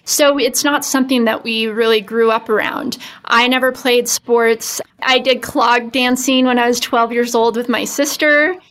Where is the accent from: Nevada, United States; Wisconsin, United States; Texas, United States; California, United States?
Nevada, United States; Las Vegas; wait, you were born and raised in Las Vegas? Like, how many people are actually born in Las Vegas? But I'm one of them.